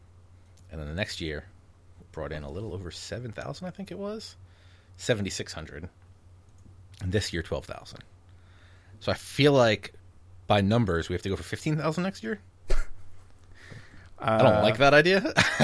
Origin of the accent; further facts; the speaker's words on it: California, United States; hey, I'm from California.